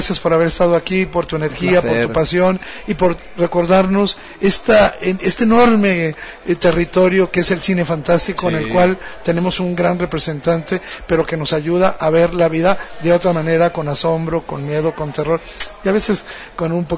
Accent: Spain; quise estar aquí como español viendo a esta nueva generación de cineastas

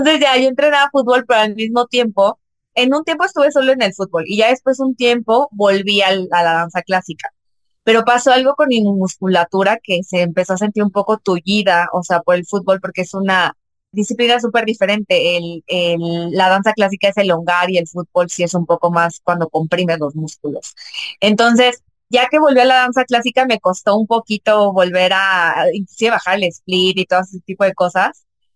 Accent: Irapuato, Guanajuato, Mexico; Yo soy de Irapuato.

